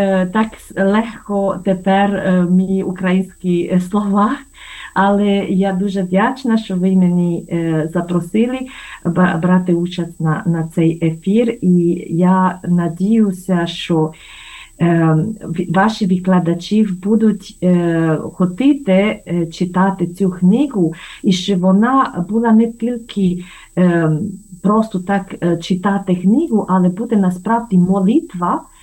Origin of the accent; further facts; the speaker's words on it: Romania; Ukrainian is a second language; Я від початку хочу сказати, що я румунка.